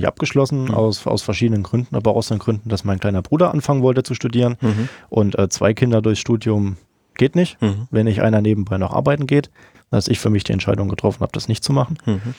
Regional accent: Thuringia, Germany; Ich bin überhaupt als Thüringer auch gar kein Freund vom Sachsen-Bashing

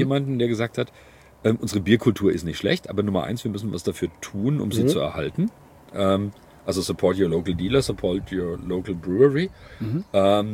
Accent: Kulmbach, Bavaria, Germany; als Oberfranke, wie gesagt, aus Kulmbach geboren

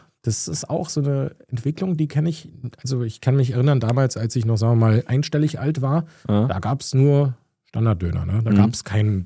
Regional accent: Berlin, Germany; der Standarddöner, so wie ich als Berliner ihn auch kenne.

